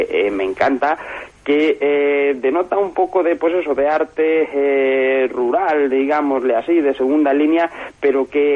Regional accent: Segovia, Castile and León, Spain; aquí damos los cursos también en Segovia, yo además soy de Segovia

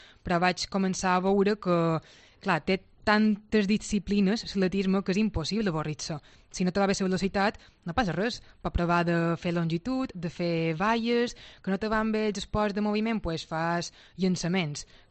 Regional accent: Muro, Balearic Islands, Spain; en el meu poble, a Muro

